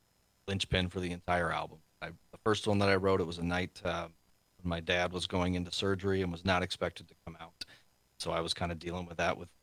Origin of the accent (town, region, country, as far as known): Mineral Point, Wisconsin, United States; born or raised there